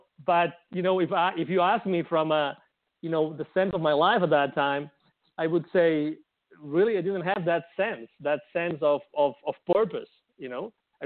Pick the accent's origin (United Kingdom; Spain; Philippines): Spain; Barcelona, Catalonia; English is a second language; moved away as an adult; also born or lived in Mexico City; So although I am originally from Barcelona, as you said in the introduction, I was already in 2001. I moved from Europe to the Americas, actually to Latin America. So I was in Mexico City.